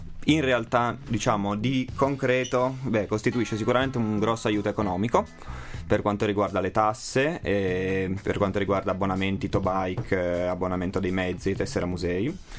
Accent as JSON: {"language": "Italian", "town": "Milan", "region": "Lombardy", "country": "Italy", "said": "vengo da Milano e sono uno studente del terzo anno di autoveicolo."}